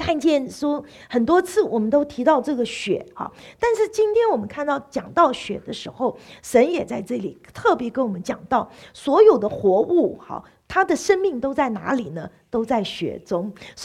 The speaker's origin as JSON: {"language": "Chinese", "country": "Taiwan", "said": "我们在台湾人在台湾又有另外一样东西很喜欢吃的，叫做猪血糕。"}